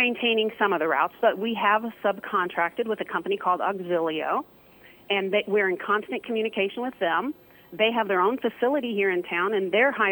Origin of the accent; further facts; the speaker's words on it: Bloomington, Indiana, United States; growing up in Bloomington, and I went to Unionville Middle School back in the days when there was a middle school, and graduated from Bloomington North